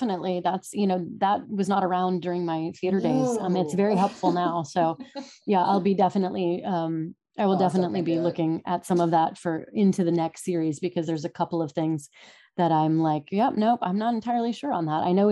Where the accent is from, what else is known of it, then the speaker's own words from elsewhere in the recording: New York, United States; you pick up a lot of Yiddish as a New Yorker, which is great.